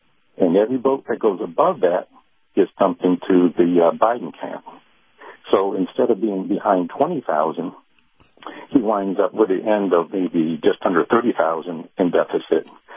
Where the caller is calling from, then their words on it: Clearwater, Florida, United States; Hey, Captain. … in Clearwater.